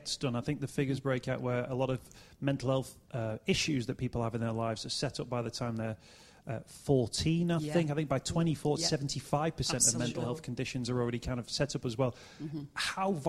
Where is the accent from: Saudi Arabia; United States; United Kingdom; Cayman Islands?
United Kingdom; Chorley, North West England; accent: Chorley; See, I've only heard that phrase in Liverpool, right? So my Chorley accent has betrayed me there.